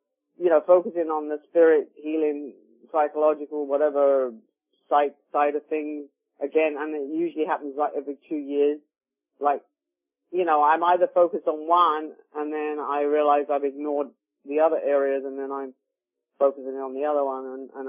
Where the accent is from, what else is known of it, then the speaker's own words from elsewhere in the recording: England, United Kingdom; growing up in England